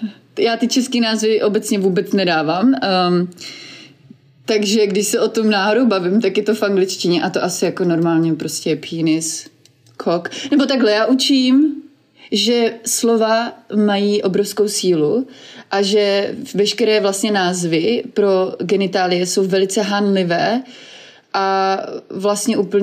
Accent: Brno, South Moravian Region, Czechia; moved away as an adult; now in Helsinki, Finland; Narodila jsem se v Brně, vyrůstala jsem v Brně, mým druhým doma v České republice, asi Žďár nad Sázavou. A 12 let žiju v zahraničí a 8 let vlastně moje doma je teďka ve Finsku.

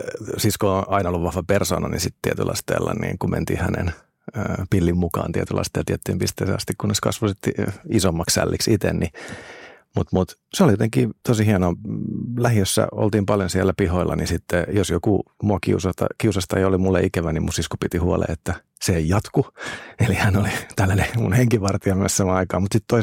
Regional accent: Turku, Southwest Finland, Finland; now in Helsinki, Finland; No mä oon lähiölapsi tuolta Turun Runosmäestä. Elikkä jotenkin se on tosi jotenkin sellainen iso osa identiteettiä yhä edelleen, vaikka nyt olen Helsingissä enemmän asunut joku Turussa.

